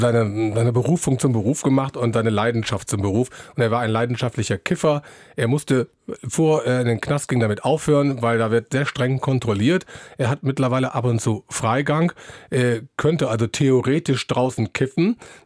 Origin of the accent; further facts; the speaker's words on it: Berlin, Germany; ich komme aus Berlin.